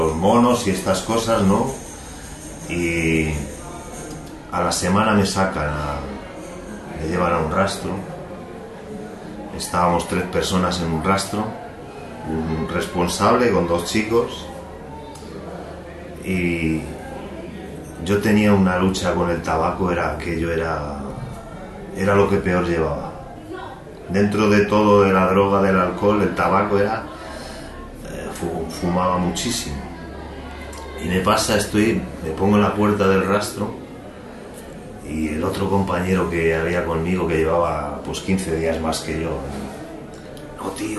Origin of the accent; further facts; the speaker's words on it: Salamanca, Castile and León, Spain; soy de Salamanca